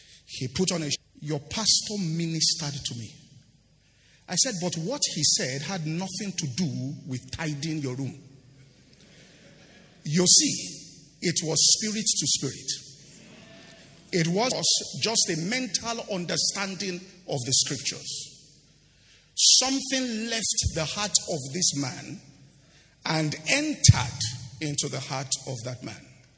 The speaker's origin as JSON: {"language": "English", "town": "Ibadan", "region": "Oyo", "country": "Nigeria", "tie": "born or raised there", "said": "I grew up in Ibadan"}